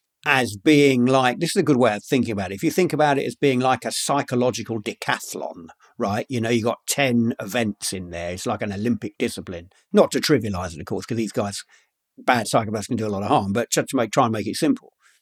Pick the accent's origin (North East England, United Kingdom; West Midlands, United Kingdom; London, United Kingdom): London, United Kingdom; born or raised there